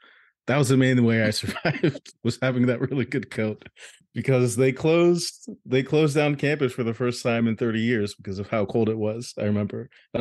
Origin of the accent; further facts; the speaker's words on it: California, United States; also born or lived in Los Angeles; I come from Southern California, born and raised, born in LA, grew up in Orange County.